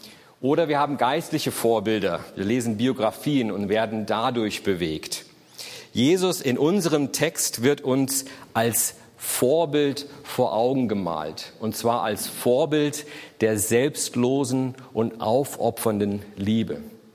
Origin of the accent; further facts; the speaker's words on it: Germany; also born or lived in Berlin, Germany; Ich bin Deutsche, aber mit einer Amerikanerin verheiratet seit 1996. Und wir haben die letzten 15 Jahre bis ins letzte Jahr in Berlin gelebt